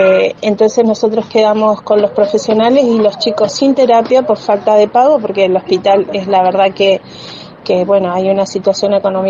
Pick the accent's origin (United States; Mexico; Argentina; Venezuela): Argentina; General Roca, Río Negro; soy de General Roca.